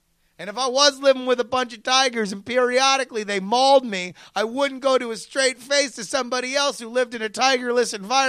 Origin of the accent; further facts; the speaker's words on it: Florida, United States; also born or lived in Texas / San Diego; I was born in Texas, moved to South California, San Diego to be specific, and then raised the majority of my life in Florida.